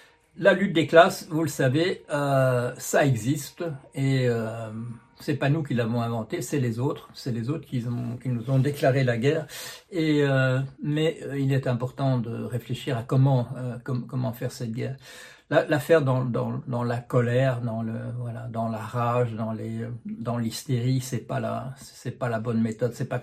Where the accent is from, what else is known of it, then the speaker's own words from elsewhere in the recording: Belgium; born there; moved away as an adult; je suis belge de naissance, mais j'ai habité le plus souvent dans d'autres pays que le mien, mon pays d'origine. Enfin, non, c'est pas vrai. Je suis resté finalement une vingtaine d'années au départ en Belgique